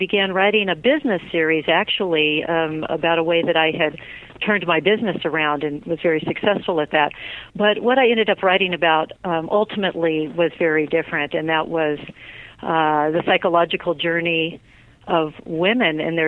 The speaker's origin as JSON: {"language": "English", "region": "California", "country": "United States", "tie": "born or raised there", "moved": "as an adult", "said": "I am. I grew up in Orange County."}